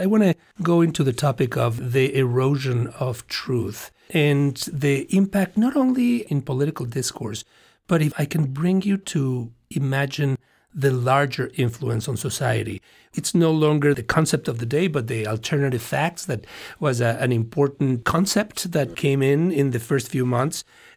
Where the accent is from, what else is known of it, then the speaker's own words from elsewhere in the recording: Mexico; When I was growing up in Mexico in the 70s